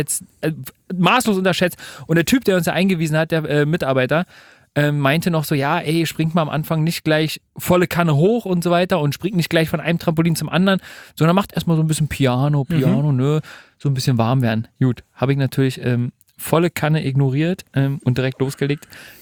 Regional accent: Berlin, Germany; den Fakt kennt man natürlich als Berliner, das stimmt.

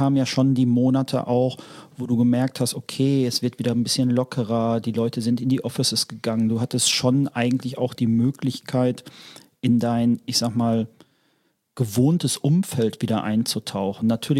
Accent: Dortmund, North Rhine-Westphalia, Germany; now in Düsseldorf, Germany; 33 Jahre jung, gebürtiges Pottkind, auf den Sportplätzen der Dortmunder Regionen groß geworden. Jetzt seit etwas über 10 Jahren in Düsseldorf

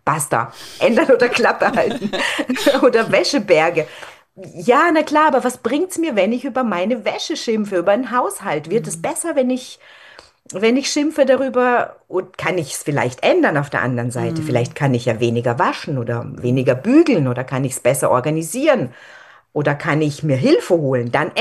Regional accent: Freiburg, Baden-Württemberg, Germany; moved away; als ich dann von meiner Heimat von Freiburg nach Passau gezogen bin

